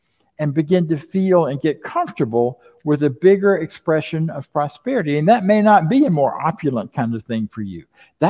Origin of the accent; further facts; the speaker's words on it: Florida, United States; Where I grew up in Florida, without culverts, none of the roads would last more than a day or two because there's so much water flowing.